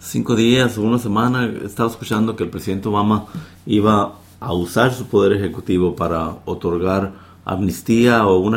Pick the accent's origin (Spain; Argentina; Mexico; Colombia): Mexico; yo como mexicano veo que cosas semejantes suceden en México